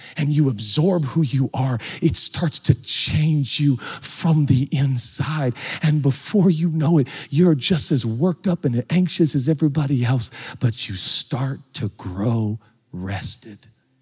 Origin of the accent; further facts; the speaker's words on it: Pacific Northwest, United States; I'm so from the Northwest.